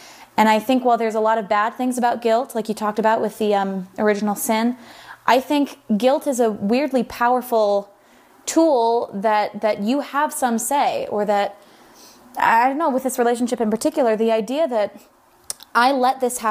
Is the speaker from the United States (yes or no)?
yes; Sacramento, California, United States; I'm from Sacramento and I am obsessed with your podcast.